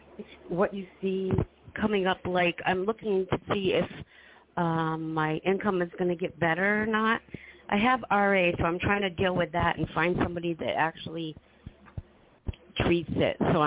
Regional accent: Massachusetts, United States; Yes, I'm from Massachusetts, so you know your area codes.

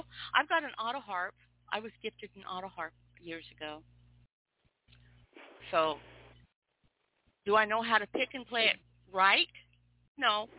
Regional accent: Spokane, Washington, United States; Well, I didn't move to the country until I got married. I grew up in Spokane, Washington, and we had a school system there.

